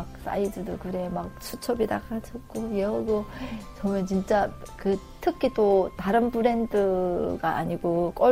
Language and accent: Korean; North Korea; now in South Korea; 제가 이북에서 왔습니다.